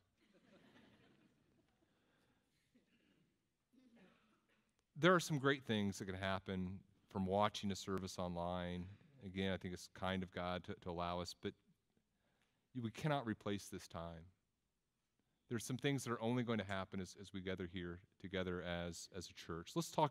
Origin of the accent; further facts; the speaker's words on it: Texas, United States; also born or lived in Tennessee; I'm from Texas and Tennessee and different places, so I just say both.